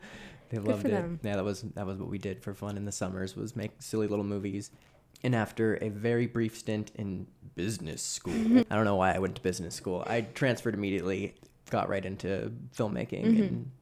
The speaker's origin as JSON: {"language": "English", "town": "Scarborough", "region": "Maine", "country": "United States", "tie": "born or raised there", "said": "I grew up in southern Maine, so the town of Scarborough. I've lived in Maine my whole life. I don't think I've ever left the state for more than maybe a month at a time."}